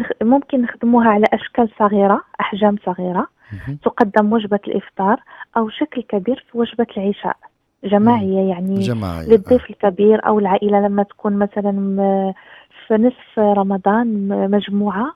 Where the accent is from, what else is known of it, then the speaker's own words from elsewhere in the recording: Morocco; هي كنا بسطيلة عندنا في المغرب كامل